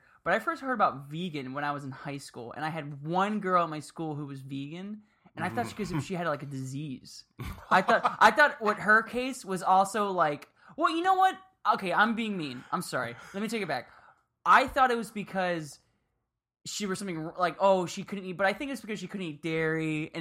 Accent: Miami, Florida, United States; Because I grew up in Miami, so on the weekends we'd go out.

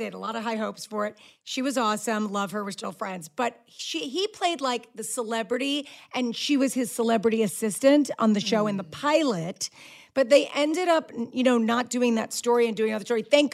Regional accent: East Coast, United States; And I'm from the East Coast, so I'm very excited that my daughter is going to Tufts.

